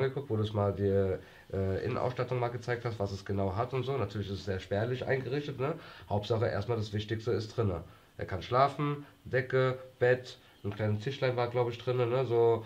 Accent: Spain; Ich komme ja aus Spanien

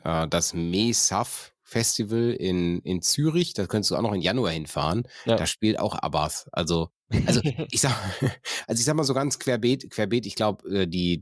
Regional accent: North Rhine-Westphalia, Germany; ich komme aus dem Niederrhein

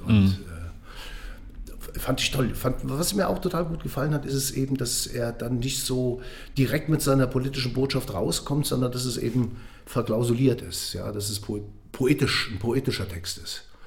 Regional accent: Eifel, Germany; ich bin in der Eifel groß geworden

